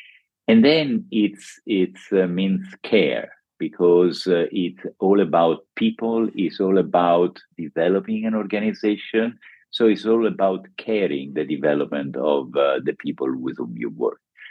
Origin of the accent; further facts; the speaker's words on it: Rome, Lazio, Italy; English is a second language; from my accent, I'm not from Oxford or Cambridge. I'm from Rome, that once was the capital of the Roman Empire.